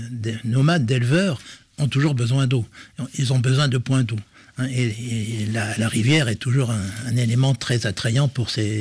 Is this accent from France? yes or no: yes; France; il faut quand même savoir que chez nous, en Europe, en France